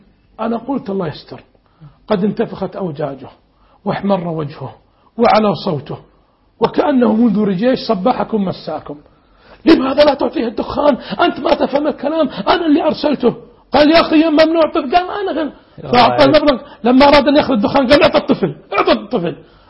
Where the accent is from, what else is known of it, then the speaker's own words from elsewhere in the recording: Saudi Arabia; كنت في إحدى البقالات عندنا في السعودية